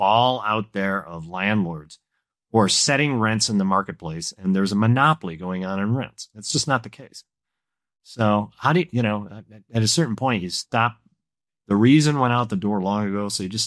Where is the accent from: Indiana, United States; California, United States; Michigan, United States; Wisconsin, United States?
Michigan, United States; Detroit; You know, I'm from Detroit, and so I know a thing or two about workforce, housing.